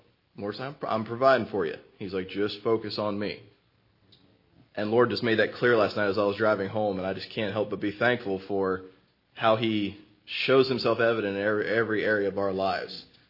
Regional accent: Asheville, North Carolina, United States; I'm from Asheville, North Carolina.

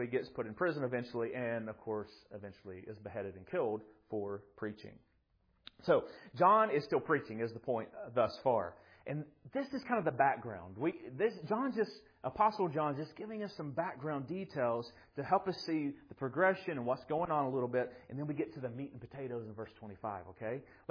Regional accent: Watertown, United States; I'm from Watertown. There's more than one.

